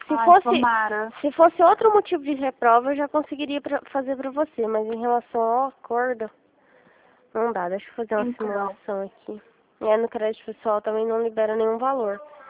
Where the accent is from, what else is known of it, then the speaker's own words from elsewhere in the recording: Rio Claro, São Paulo, Brazil; Não, eu sou de Rio Claro.